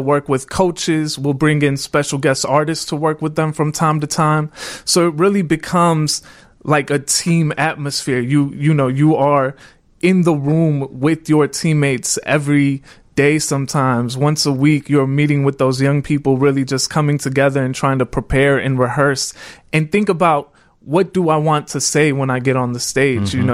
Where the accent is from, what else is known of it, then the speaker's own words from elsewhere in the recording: Calumet City, Illinois, United States; So real quick, I am the son of Mexican immigrants. I grew up in Calumet City, Illinois. My dad is a steel worker. My mom is a janitor.